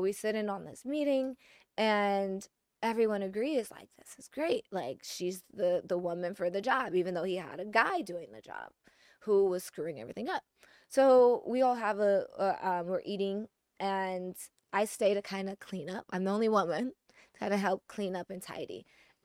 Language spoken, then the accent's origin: English; Detroit, Michigan, United States; I'm from Detroit.